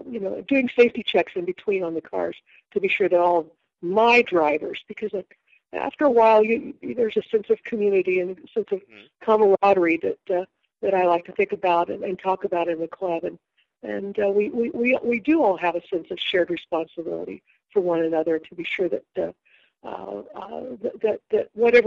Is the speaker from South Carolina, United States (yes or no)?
no; Wichita, Kansas, United States; We raced at Wichita, which is my hometown, at another city park racetrack